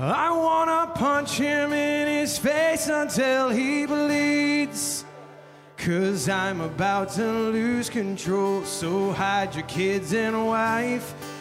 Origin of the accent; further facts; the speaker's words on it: Yakima, Washington, United States; I grew up in Yakima, but it's pronounced Yakima, but I never knew.